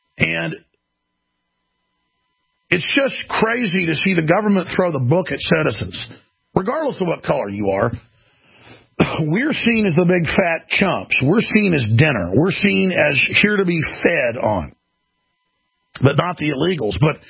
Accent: Dallas, Texas, United States; I'm an expert on what's going on in sanctuary cities, especially Dallas, my hometown.

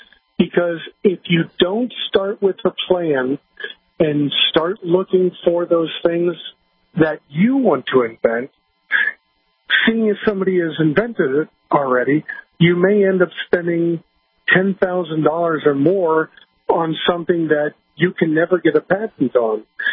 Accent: New Orleans, Louisiana, United States; And I'm also from New Orleans originally

